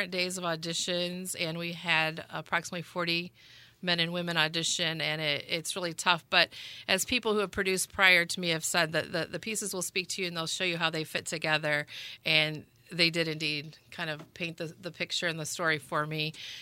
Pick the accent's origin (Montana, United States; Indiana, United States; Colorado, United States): Indiana, United States; Hobart; this year, I decided to produce and direct and brought it to my hometown of Hobart.